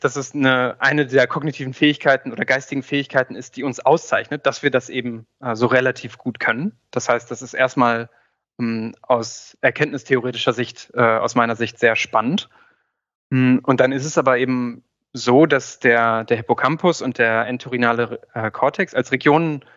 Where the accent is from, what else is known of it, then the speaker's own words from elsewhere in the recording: Göttingen, Lower Saxony, Germany; in meiner Heimatstadt in Göttingen gab es zum Beispiel so ein Karstadt